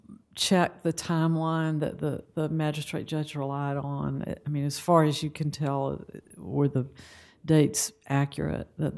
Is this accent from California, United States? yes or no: no; Georgia, United States; I'm from Georgia, where we have 159 counties with their separate systems.